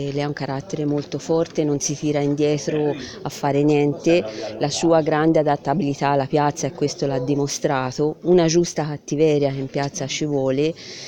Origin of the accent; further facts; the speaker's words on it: Siena, Tuscany, Italy; Me lo auguro in primis da proprietario, ma anche da Senese e da Contradaiola.